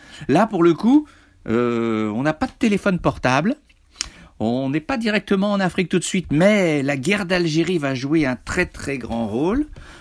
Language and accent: French; France; rien que chez nous, en France